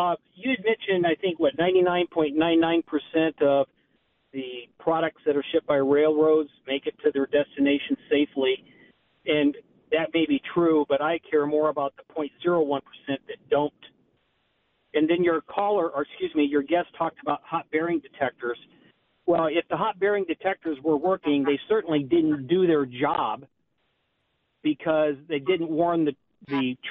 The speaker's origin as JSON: {"language": "English", "region": "Illinois", "country": "United States", "tie": "born or raised there", "said": "I grew up in East Central Illinois"}